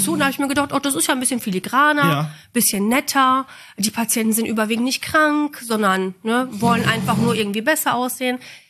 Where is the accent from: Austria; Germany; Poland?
Poland; Ich bin ein richtiger Ausländer. Ich komme aus Polen.